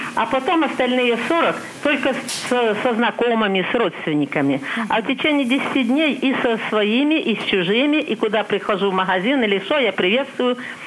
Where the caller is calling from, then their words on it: Stary Oskol, Belgorod Oblast, Russia; Значит, я звоню из Белгородской области, Старая Скол.